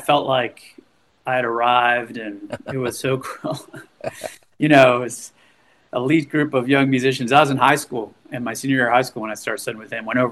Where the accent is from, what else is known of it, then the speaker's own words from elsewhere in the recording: Philadelphia, Pennsylvania, United States; now in North Carolina, United States; No, I've been down here about 5 or 6 years, but I'm originally from Philly.